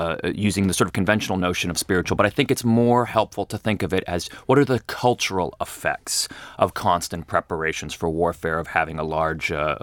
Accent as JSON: {"language": "English", "region": "Northeast", "country": "United States", "tie": "born or raised there", "said": "Where I grew up in the Northeast, I was practically an albino, albino buffalo."}